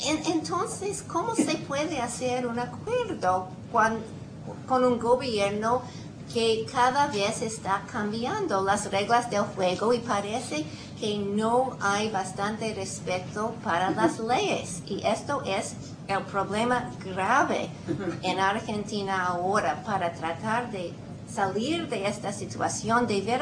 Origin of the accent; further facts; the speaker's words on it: United States; yo como norteamericana, yo leo los periódicos